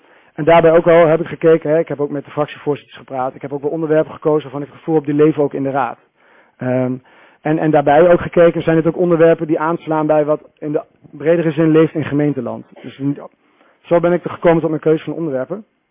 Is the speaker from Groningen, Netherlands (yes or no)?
no; Overijssel, Netherlands; now in Amsterdam, Netherlands; Ik kom oorspronkelijk uit Twente, geboren en getogen. Ik ben momenteel woonachtig in Amsterdam.